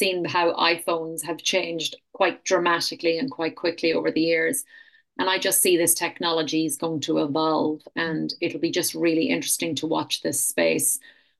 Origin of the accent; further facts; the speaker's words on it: Queensland, Australia; Well, I'm from the Sunshine Coast, and there's some beautiful hinterland up here.